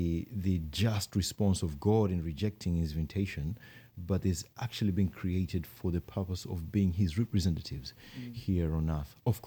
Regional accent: Kenya; now in Christchurch, New Zealand; Originally, we are from Kenya. And getting used to life here in New Zealand. It's been maybe 7 or 8 years now.

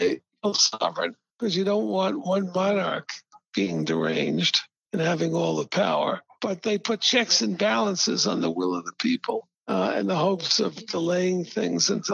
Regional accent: United States; And I say this as an agnostic, non-observant Jew. I say it as an American

